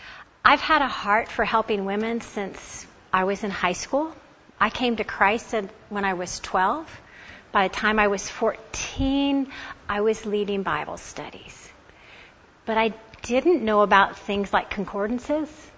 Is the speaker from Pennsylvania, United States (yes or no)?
no; Dallas, Texas, United States; now in Oklahoma City, United States; I am from Dallas, but I got my start up here in Oklahoma City with some folks